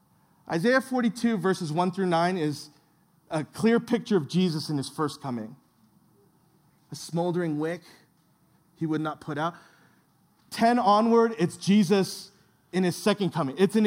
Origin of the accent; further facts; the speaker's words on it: New Jersey, United States; I grew up in New Jersey, so that really relates to me. It's tiny.